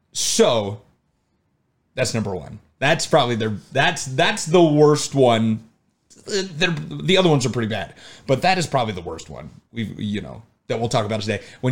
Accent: Arizona, United States; now in Chicago, United States; So me growing up in Arizona, that was one of the most popular bottled water brands in Arizona.

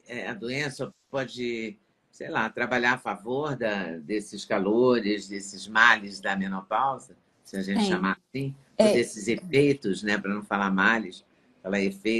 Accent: Minas Gerais, Brazil; Somos mineiras, afinal.

